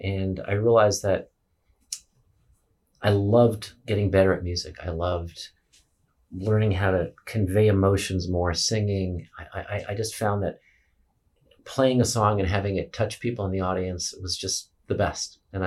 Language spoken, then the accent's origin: English; Wayne, New Jersey, United States; So I was raised in Wayne, New Jersey, northern New Jersey, the child of two immigrants.